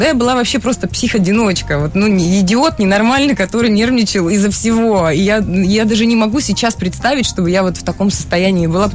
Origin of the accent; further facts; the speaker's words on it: Tyumen, Tyumen Oblast, Russia; born there; Я сама родилась в Тюмени, у нас там нет трамваев.